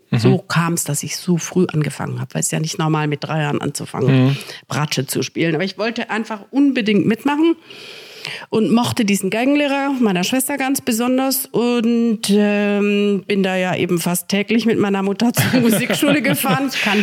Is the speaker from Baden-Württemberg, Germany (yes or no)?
yes; Lahr, Baden-Württemberg, Germany; in Lahr im Schwarzwald, wo ich aufgewachsen bin.